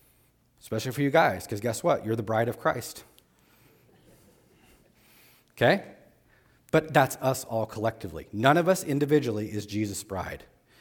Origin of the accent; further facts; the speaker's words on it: United States; And I'm an American. I'm not some guy that's like some hybrid. I mean, I've lived here long enough. This is the culture I was born in.